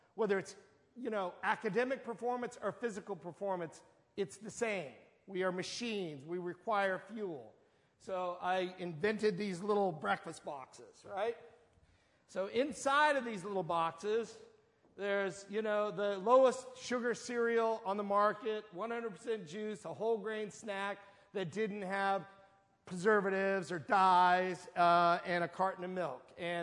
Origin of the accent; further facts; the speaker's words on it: New Orleans, Louisiana, United States; I grew up in New Orleans, and I went to all of the best Jesuit schools there.